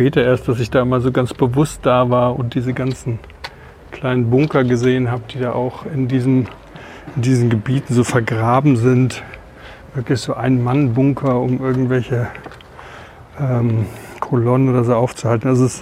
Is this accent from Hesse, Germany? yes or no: yes; Hesse, Germany; DDR-Gebiet, DDR nach Westen, Richtung Ruhrpott, von dort dann nach Südhessen, dass das alles so Bewegungen waren, die ich nicht anders kannte. Also es gab halt kein Zuhause. Ich habe halt nie diesen Akzent gesprochen